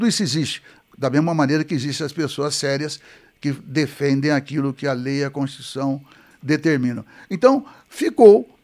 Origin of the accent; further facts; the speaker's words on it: Serra Azul, Brazil; Eu estou falando da minha terra, eu sou de Serra Azul.